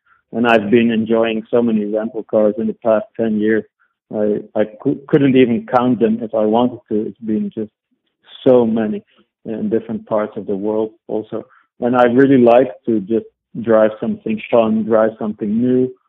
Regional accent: Amsterdam, North Holland, Netherlands; I think it's also growing up in Amsterdam that has just set my mind a certain way

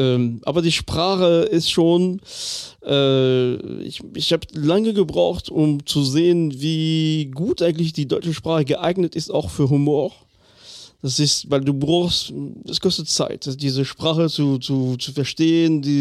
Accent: Grand Est, France; ich wohne ja, also ich komme ja aus Lothringen ursprünglich, das ist ja nicht weit weg.

